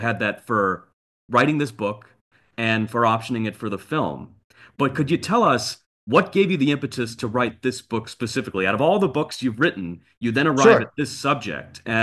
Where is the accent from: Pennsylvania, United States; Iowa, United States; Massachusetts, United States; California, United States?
Massachusetts, United States; I grew up outside Boston, and you're from Cambridge.